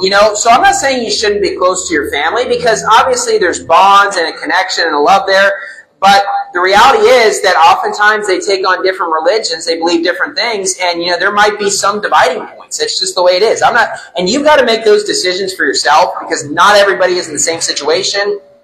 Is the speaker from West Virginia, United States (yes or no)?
yes; West Virginia, United States; I'm allowed to make fun of West Virginia, since I grew up in West Virginia, the hillbilly redneck state of the U.S.